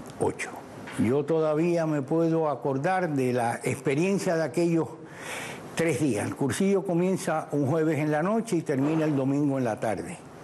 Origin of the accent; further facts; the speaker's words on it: Cuba; now in Miami, United States; Cuando yo vine de Cuba en el año 62